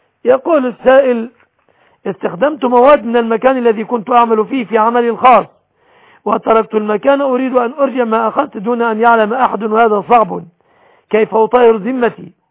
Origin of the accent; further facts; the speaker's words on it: Egypt; بلادنا مصر